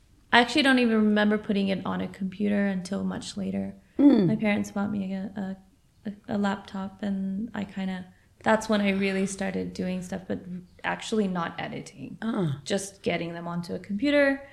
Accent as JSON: {"language": "English", "town": "San Diego", "region": "California", "country": "United States", "tie": "born or raised there", "said": "Yes, I was born and raised in San Diego."}